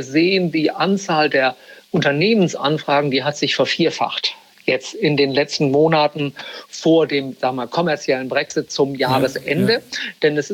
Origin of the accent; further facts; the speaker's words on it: Germany; now in London, United Kingdom; Pässe, habe sozusagen eine starke britische Komponente, aber bin, wenn Sie mich so persönlich fragen, bin ich Deutscher.